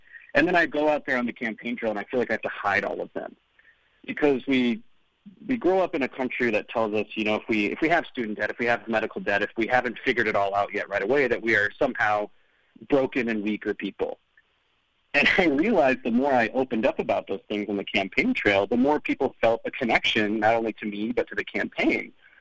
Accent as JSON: {"language": "English", "region": "Michigan", "country": "United States", "tie": "born or raised there", "said": "growing up in Michigan as a, you know, closeted gay kid"}